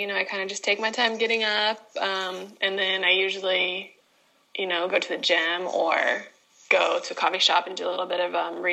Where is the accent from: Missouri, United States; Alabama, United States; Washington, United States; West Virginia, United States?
Missouri, United States; Kansas City; I was drafted from my hometown team, which meant that I was already in Kansas City, starting in December.